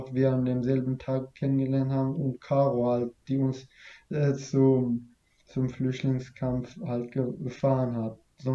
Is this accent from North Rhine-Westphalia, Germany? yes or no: yes; Rheda-Wiedenbrück, North Rhine-Westphalia, Germany; Reda Wiedenbruck ist meine Heimat, so meine Stadt. Und das sagt auch meine ganze Familie.